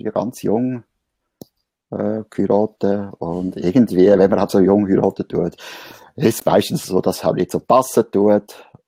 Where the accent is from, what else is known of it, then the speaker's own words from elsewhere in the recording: Hochdorf, Lucerne, Switzerland; born there; accent: Lucerne dialect; wie wir so sagen hier im Luzernischen. Ich bin hier in Hochdorf geboren, also Luzerner.